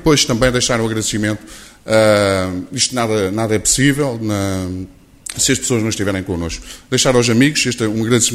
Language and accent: Portuguese; Ovar, Aveiro, Portugal; eu sou nascido no Hospital de Ovar, nasci no Hospital de Ovar e cresci a minha infância, a minha adolescência foi num bairro típico de Ovar, que está muito bem representado aqui hoje, que é o bairro do Lamarão. Foi lá que eu cresci